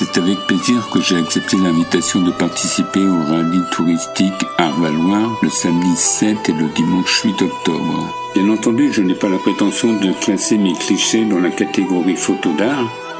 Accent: Île-de-France, France; also born or lived in Oise; now in Saint-Pierre-des-Nids, France; 60 pour l'Oise d'où je viens et 53 pour la Mayenne où je suis maintenant. J'ai 69 ans, je suis natif des Yvelines et j'habite en Mayenne à Saint-Pierre-des-Nids.

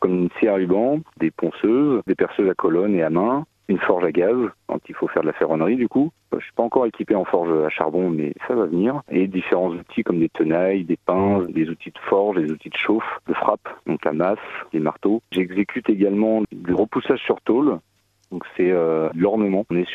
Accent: Île-de-France, France; Je viens à la base de l'Île-de-France.

